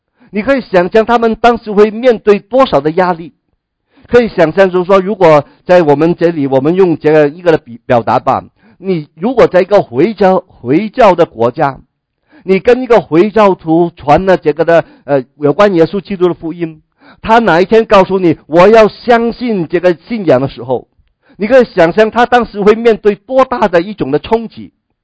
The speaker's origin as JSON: {"language": "Chinese", "region": "Guangdong", "country": "China", "said": "我们广东人很喜欢哈讲到功夫这个事情，"}